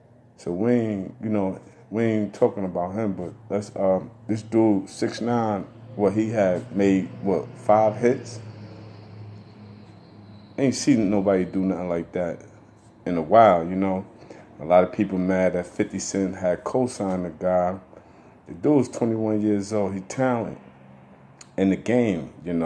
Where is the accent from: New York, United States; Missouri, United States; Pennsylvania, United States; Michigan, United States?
New York, United States; I'm from New York too.